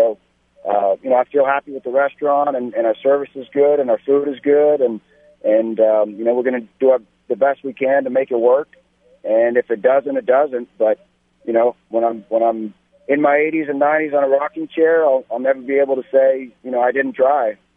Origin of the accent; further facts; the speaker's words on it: Canada; since I'm Canadian and so is he.